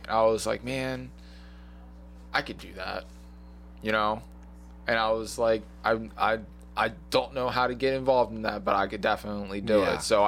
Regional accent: Delaware, United States; So obviously I grew up on the East Coast.

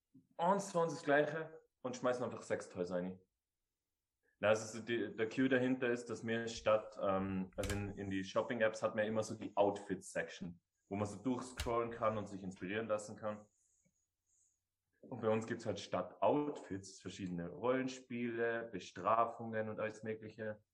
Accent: Tyrol, Austria; now in Munich, Germany; Ich bin aus Tirol, bin nach München gegangen.

